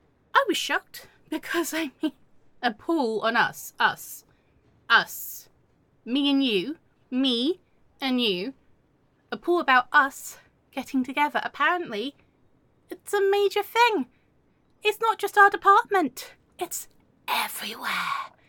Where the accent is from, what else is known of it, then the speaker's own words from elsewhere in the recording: England, United Kingdom; In fact, it is my cultural right as an English woman to have tea and biscuits.